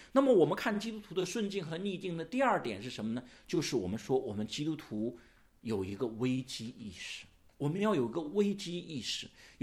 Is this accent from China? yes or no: yes; China; 所以我讲到这，我就想来我们中国人很多这两年好像很多人都在讲，哎呀，我希望岁月静好。